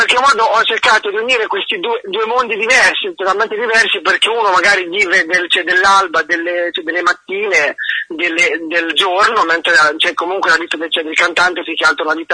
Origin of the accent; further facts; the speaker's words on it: Pergola, Marche, Italy; tutti i motivetti delle campane della mia città natale, che è Pergola, prima di parlare